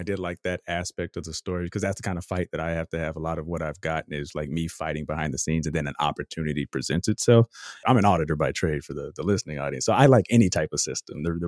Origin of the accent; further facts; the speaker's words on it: Austin, Texas, United States; Like, I'm from Austin. Like, I spent 10, 16 years